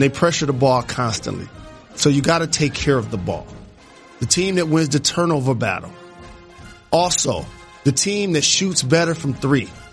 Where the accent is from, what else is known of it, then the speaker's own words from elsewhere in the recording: Detroit, Michigan, United States; I'm an alum. I grew up in Detroit.